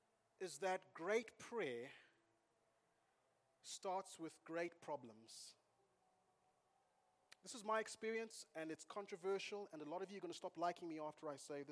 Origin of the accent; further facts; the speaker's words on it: Zimbabwe; I didn't grow up here. I grew up in Zimbabwe.